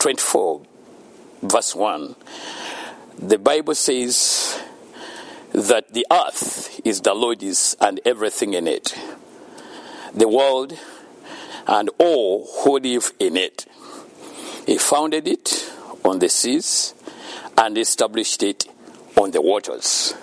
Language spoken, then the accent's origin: English; Uganda; born there; English is a second language; And why I was born in Africa, why I was born in Uganda particularly.